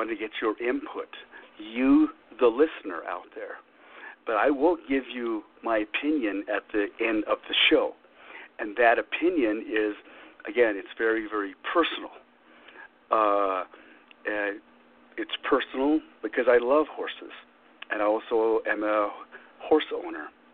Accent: Little Water, New Mexico, United States; I am originally from Tosato, and Sesnaustia, Little Water, which is about 22 miles south of Shiprock.

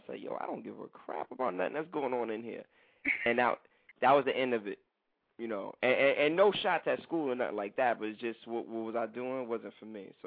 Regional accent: Brooklyn, New York, United States; All right, well, I'm from Brooklyn, man. Brooklyn, New York, raised

